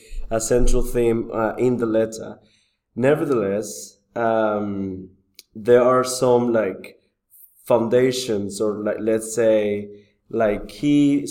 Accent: Colombia; now in London, United Kingdom; I'm originally from Colombia.

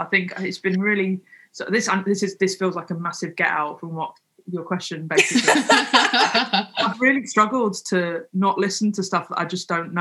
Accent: London, United Kingdom; moved away as an adult; now in Manchester, United Kingdom; because I'm not from Manchester, I moved here 20 years ago from London. So like that whole thing of, like, I was obviously loved London, but like I grew up there, but I became an adult in Manchester really, because I came to uni here.

